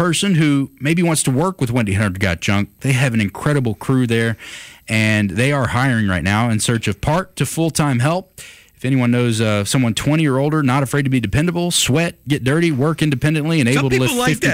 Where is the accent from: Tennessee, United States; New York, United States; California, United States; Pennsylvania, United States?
Tennessee, United States; Nashville; born there; I had to order it from the city I was born or the state I was born up in Nashville.